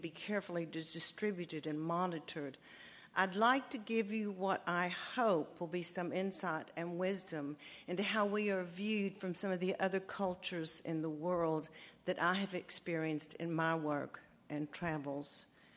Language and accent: English; United States; born there; I was born in the States, but I hold dual citizenship, and my travels have been varied and broad.